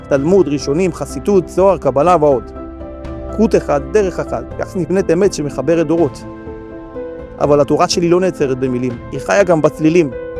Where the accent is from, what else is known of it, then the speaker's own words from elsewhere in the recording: Girona, Catalonia, Spain; also born or lived in Seville; כשהייתי בן 3, הורי התמודדו עם פשעים כלכליים ועברנו לגור בספרד. את ילדותי העברתי ברובע היהודי העתיק של גירונה, עירם של ענקי הרוח, הרמב"ן ורבנו יונה.